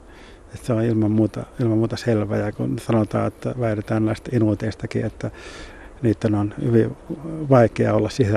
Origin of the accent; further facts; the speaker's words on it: Southern Finland, Finland; mikä meillä Etelä-Suomessa ainakin on tuttua